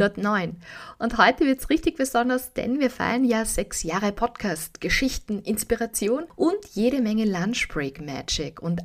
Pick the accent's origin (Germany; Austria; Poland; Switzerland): Austria; Graz, Styria; Natürlich habe ich mir auch das Kulinarikbuch für Graz geholt. Schließlich ist das ja meine Heimatstadt.